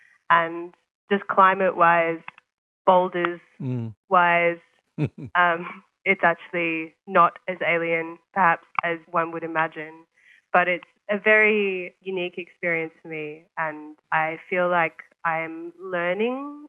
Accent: Melbourne, Victoria, Australia; I'm from Melbourne, and I grew up in the outer eastern suburbs

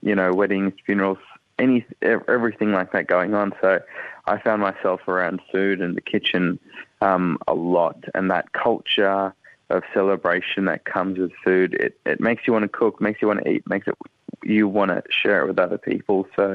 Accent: Australia; growing up in Australia, kind of like, you want to be Australian

